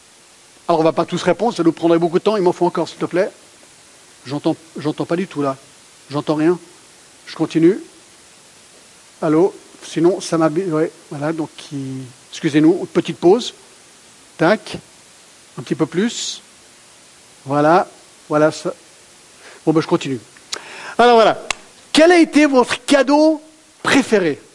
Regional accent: Geneva, Switzerland; parce que j'ai grandi à Genève

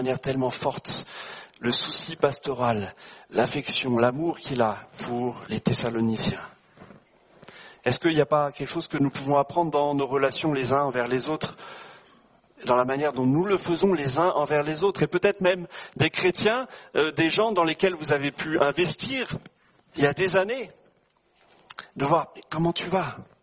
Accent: France; moi, en tant que bon français, je suis aussi suisse, mais c'est le côté français

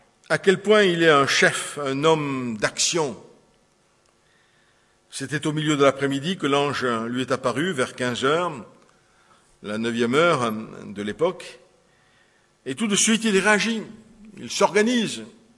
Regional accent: Southern France, France; accent: southern French (midi); now in Switzerland; Ne me jugez pas à cause de mon accent du midi, que je n'ai pas perdu après 40 ans de Suisse.

